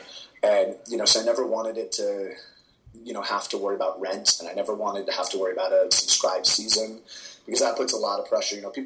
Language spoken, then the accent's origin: English; California, United States; I grew up in the Bay Area theater community